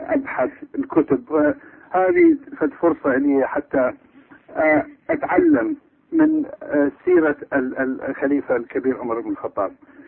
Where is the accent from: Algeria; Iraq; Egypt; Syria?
Iraq; now in Birmingham, United Kingdom; أنا عراقي.